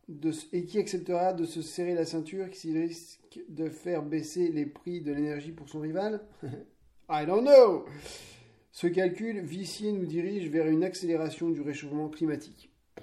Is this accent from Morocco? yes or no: no; France; bon, je suis français, tu me diras d'accord